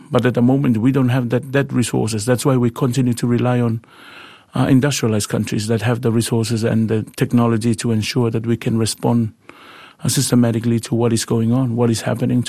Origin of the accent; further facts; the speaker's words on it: Tuvalu; I was born and raised in Tuvalu and still in Tuvalu